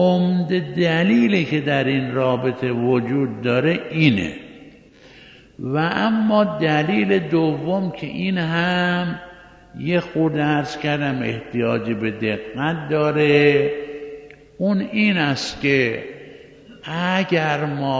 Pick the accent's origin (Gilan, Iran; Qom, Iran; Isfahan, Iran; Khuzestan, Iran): Qom, Iran; ما نیمه قمی هستیم، اونم به لحاظ اینکه ولادتمون در قم بوده است و تمام عمر رو در قم گذروندیم، شاید یه عنوان نیمه قمی پیدا کرده باشیم، ولی حقیقتاً نمیشه عنوان قمی به ما نسبت داده بشه.